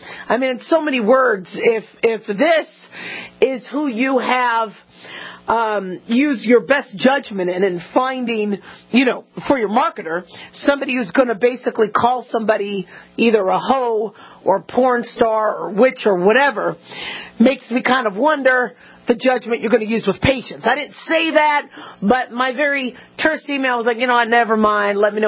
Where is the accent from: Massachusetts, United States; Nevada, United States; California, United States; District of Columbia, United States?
Nevada, United States; Las Vegas; Apparently, there's a doctor in my hometown where I live, Las Vegas.